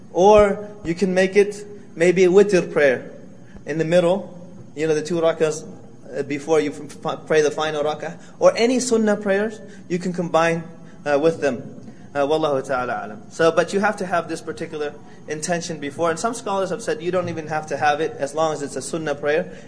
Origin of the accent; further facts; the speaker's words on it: United States; growing up in America, and you're going to go to Cambodia